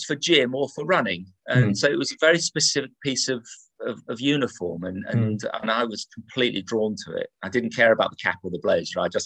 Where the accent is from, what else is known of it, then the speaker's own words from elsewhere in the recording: Harrow, London, United Kingdom; born there; I was born in Whitmore Road in Harrow, which is the road that Roger Bannister lived in.